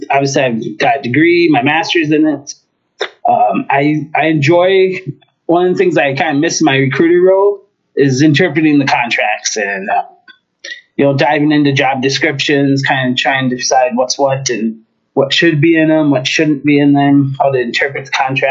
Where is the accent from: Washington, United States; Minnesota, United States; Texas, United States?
Minnesota, United States; Duluth; I was born and raised in Duluth. I graduated from Duluth East. I just love this city.